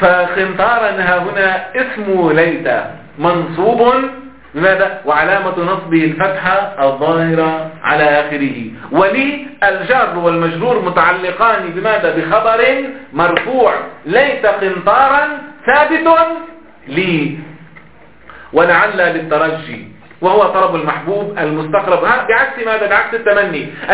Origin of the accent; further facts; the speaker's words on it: Lebanon; فهنا عندنا في لبنان